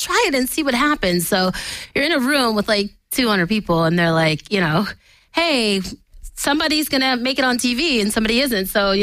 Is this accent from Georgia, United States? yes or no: yes; Atlanta, Georgia, United States; I mean, I'm from Atlanta. I know a lot of people that hustled in the streets to get where they wanted to be